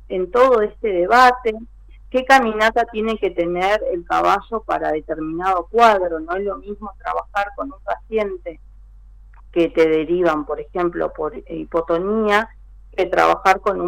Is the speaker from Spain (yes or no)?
no; Zapala, Neuquén, Argentina; Yo soy de Zapala